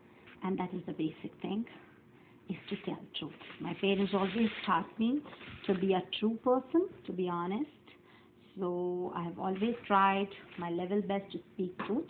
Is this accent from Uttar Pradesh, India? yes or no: yes; Lucknow, Uttar Pradesh, India; born there; English is a second language; I born in my favorite country, India, and I love my childhood. I born in Lucknow. And Lucknow is the capital of Uttar Pradesh.